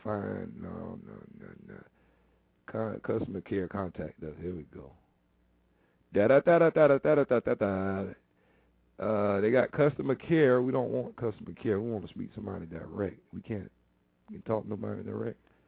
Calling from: Tampa, Florida, United States; I'm calling from Tampa, Florida, so I noticed that you're in San Marcos, Texas.

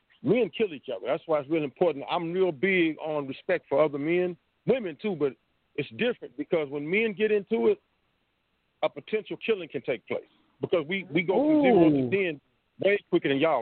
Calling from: Tulsa, Oklahoma, United States; I'm calling from Tulsa, Oklahoma, Black Wall Street.

